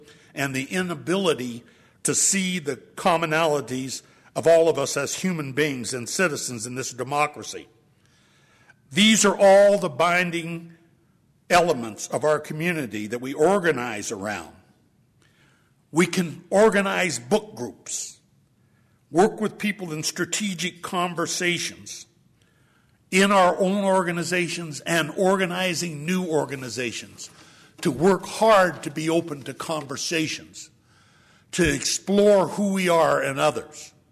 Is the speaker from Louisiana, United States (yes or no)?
no; Idaho, United States; almost 50% of the children in my home state live in poverty. And the Education Law Center gives Idaho an F for overall commitment to education.